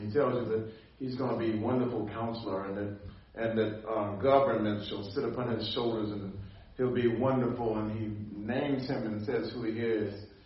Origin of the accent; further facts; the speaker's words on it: Philadelphia, Pennsylvania, United States; I remember when I was growing up in Philadelphia every night at 10:30, since if you weren't 17, you had to be off the street by 10:30.